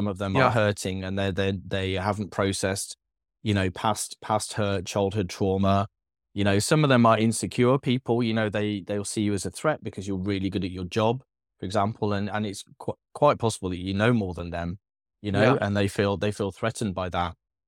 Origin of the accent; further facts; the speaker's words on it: United Kingdom; moved away as an adult; also born or lived in Australia; now in New Zealand; I'm British, and I live, you know, kind of 48 years of my life or whatever in the UK. We only moved to New Zealand 8 months ago. But I've lived in Australia as well